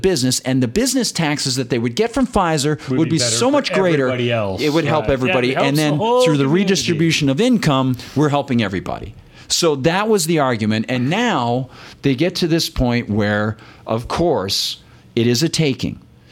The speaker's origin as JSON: {"language": "English", "region": "New Hampshire", "country": "United States", "tie": "born or raised there", "said": "David Souter from New Hampshire, my home state"}